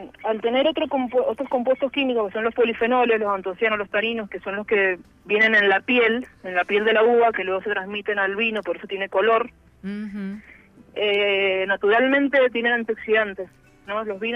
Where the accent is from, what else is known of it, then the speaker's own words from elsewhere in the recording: Mendoza, Argentina; tanto acá en el país me han reconocido bastante, en mi ciudad natal, Mendoza